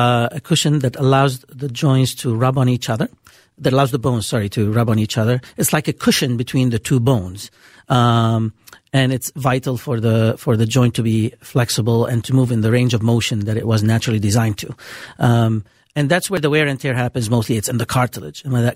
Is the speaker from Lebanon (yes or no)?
yes; Beirut, Beirut Governorate, Lebanon; also born or lived in Minneapolis, United States; So I'm originally from Beirut, Lebanon. I went to the American University of Beirut, medical school in Lebanon, major medical school in Lebanon.